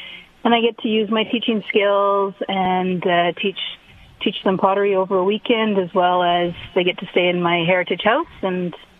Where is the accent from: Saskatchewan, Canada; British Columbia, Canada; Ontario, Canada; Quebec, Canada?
Saskatchewan, Canada; Wynyard; In 2013, my family and I moved back to Wynyard, which is my hometown